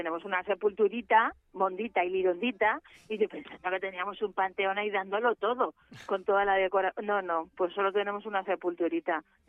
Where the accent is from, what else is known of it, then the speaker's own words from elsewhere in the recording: San Sebastián, Basque Country, Spain; sabéis que yo soy de San Sebastián